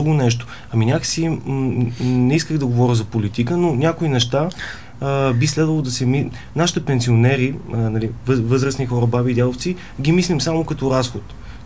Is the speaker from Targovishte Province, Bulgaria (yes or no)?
yes; Targovishte, Targovishte Province, Bulgaria; Аз съм родом от Търговище